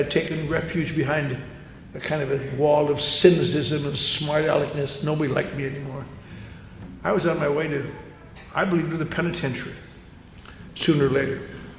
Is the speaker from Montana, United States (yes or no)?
no; Wisconsin, United States; I grew up in the Norwegian Lutheran Church up in Wisconsin. Most of you have never heard of it.